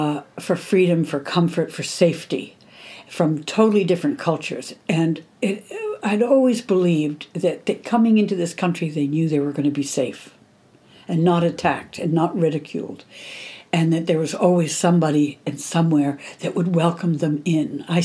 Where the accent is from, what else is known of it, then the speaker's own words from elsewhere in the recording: United States; moved away as an adult; I was alone in a different culture, and being American